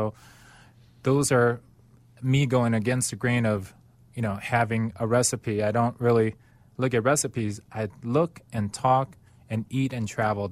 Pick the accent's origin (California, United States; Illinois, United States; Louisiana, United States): Illinois, United States; Chicago; Growing up in Chicago, went to grade school, high school, and I decided junior in high school, I need to find something that I'm good at or need to go to college.